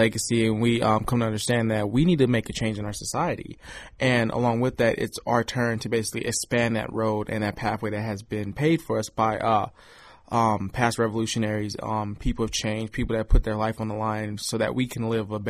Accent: Oakland, California, United States; when I come from Oakland, and even look at the history of it, it's the history of the Black Panther Party.

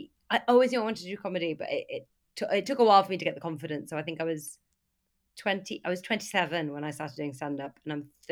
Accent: Aberystwyth, Wales, United Kingdom; moved away as an adult; So I was raised in Aberystwyth. My parents are farmers. I went away to drama school when I was 19, went up to London.

